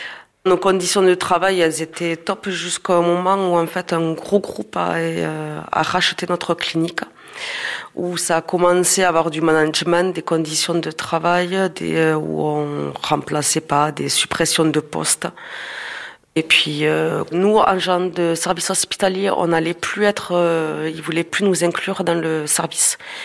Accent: Tarbes, Occitanie, France; je suis de Tarbes dans les Hautes-Pyrénées.

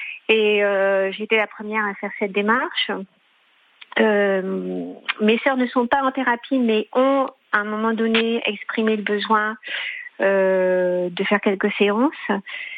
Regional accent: Paris, Île-de-France, France; Et moi-même, bon, je suis parisienne

